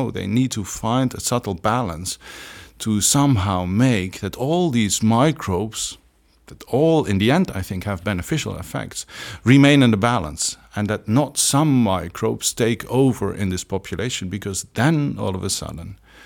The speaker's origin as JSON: {"language": "English", "town": "Maastricht", "region": "Limburg", "country": "Netherlands", "tie": "born there", "second_language": "English", "said": "I'm Dutch. I was born in Maastricht, son of a fruit grower and a teacher."}